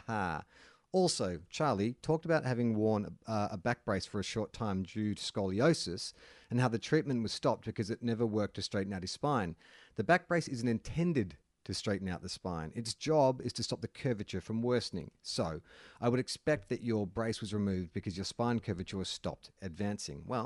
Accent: Melbourne, Victoria, Australia; I am from Melbourne, and because Western Australia thinks Victorians are the devil, I have to do the state-run quarantine for 2 weeks before heading to my remote area.

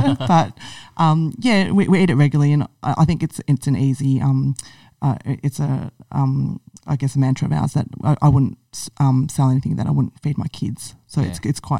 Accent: Richmond, Victoria, Australia; So I grew up in the Housing Commission in Richmond, and that's where Mum and Dad started the business.

